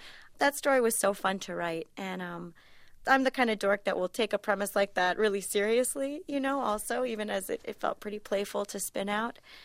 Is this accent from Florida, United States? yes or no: yes; Florida, United States; Yeah, something about growing up in Florida light like that.